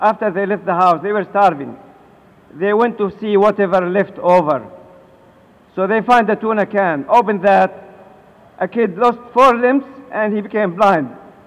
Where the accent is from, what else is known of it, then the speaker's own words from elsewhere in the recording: Sydney, New South Wales, Australia; Oh, we're coming from Australia. Oh, where's that? We haven't heard of you. Come on, we are from Sydney. Australia is a big country.